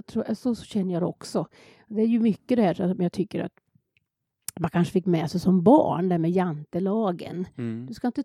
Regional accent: Hällestad, Sweden; Börja med barnkör när jag var 16 hemma i Hällesta.

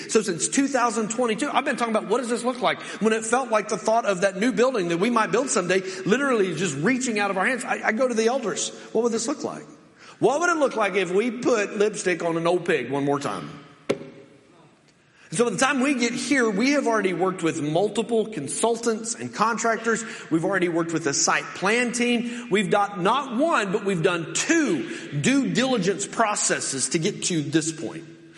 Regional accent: Tallulah, Oklahoma, United States; accent: drawl; Y'all, I'm a redneck from Tallulah, Oklahoma. God, when he speaks to me, he speaks with a draw.

